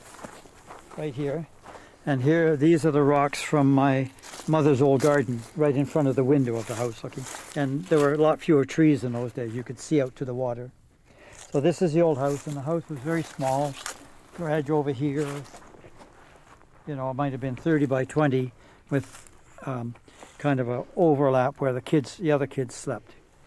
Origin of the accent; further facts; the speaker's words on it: Duncan, British Columbia, Canada; born there; I was born actually in Duncan. And January the 20th.